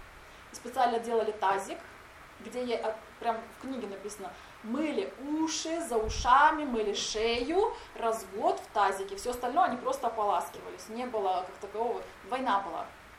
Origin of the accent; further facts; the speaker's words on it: Tatarstan, Russia; я выросла в Татарстане